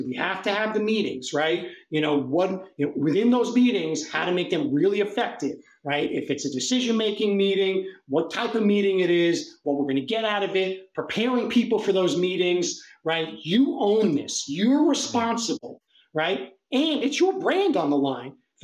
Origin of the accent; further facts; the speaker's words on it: United States; You know, I'm the American guy, right?